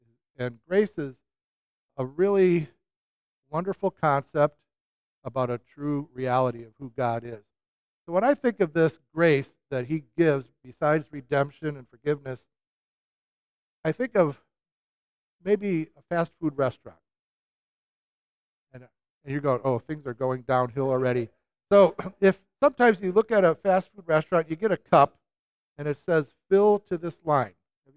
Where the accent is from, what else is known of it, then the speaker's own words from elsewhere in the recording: Illinois, United States; now in West Lafayette, United States; I'm from Chicago suburbs originally. I became a Christian at Iowa State.